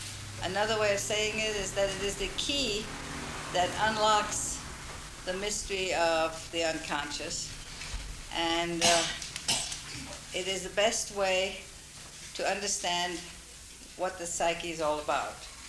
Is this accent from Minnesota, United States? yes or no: yes; Minneapolis, Minnesota, United States; from Minneapolis. I'm a psychotherapist, and I've been a Jungian for over 20 years